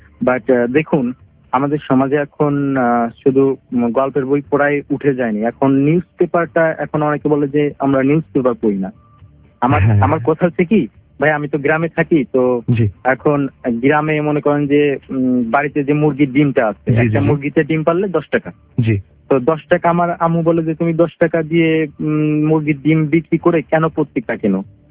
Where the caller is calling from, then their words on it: Faridpur, Dhaka Division, Bangladesh; ফরিদপুর থেকে।